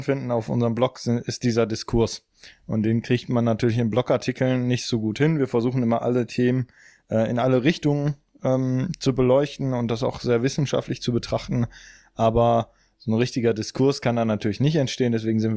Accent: Essen, North Rhine-Westphalia, Germany; ich bin 22, ich komme gebürtig aus Essen, aus dem Ruhrgebiet, also ein etwas waldferneres Gebiet

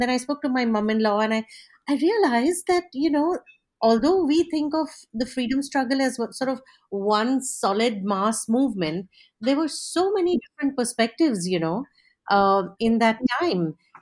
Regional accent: Hyderabad, Telangana, India; Basically, my mom's maternal home was in Chowpatty. And so I spent all my summers, I grew up in Hyderabad.

